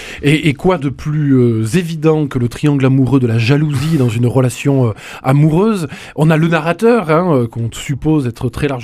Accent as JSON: {"language": "French", "town": "Toulouse", "region": "Occitanie", "country": "France", "said": "Oui, on est Toulousain."}